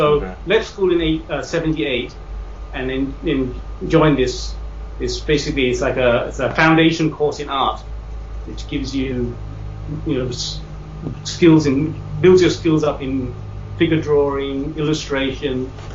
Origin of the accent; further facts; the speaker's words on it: England, United Kingdom; also born or lived in Sri Lanka; We migrated in 1965, so I don't really remember anything of where I was born. Because I was only 3 when I moved to England.